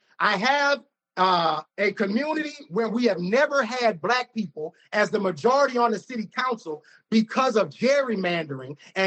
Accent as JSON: {"language": "English", "town": "Baton Rouge", "region": "Louisiana", "country": "United States", "tie": "born or raised there", "said": "I was born and raised in North Baton Rouge in the Glen Oaks area."}